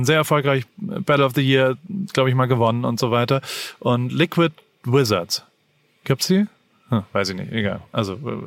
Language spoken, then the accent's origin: German; Heidelberg, Baden-Württemberg, Germany; das war Luftlinie 180 Meter weg von mir, wo ich gewohnt habe, wo ich aufgewachsen bin.